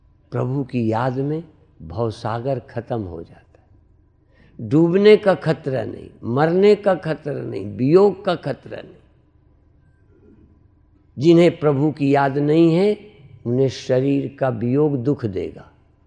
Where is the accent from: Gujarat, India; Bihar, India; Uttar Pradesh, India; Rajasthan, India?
Uttar Pradesh, India; हमारे यहाँ यूपी में कहावत है, ममाने में तलवार रखी है, मामा के यहाँ तलवार रखी है